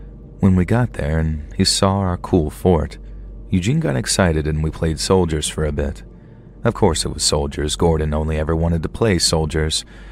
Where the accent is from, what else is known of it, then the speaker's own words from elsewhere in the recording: South East England, United Kingdom; I grew up in the Kentish countryside in the 1980s